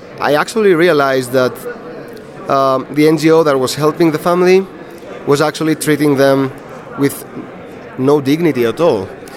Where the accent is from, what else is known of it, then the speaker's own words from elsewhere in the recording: Athens, Attica, Greece; I am a photographer from Athens, Greece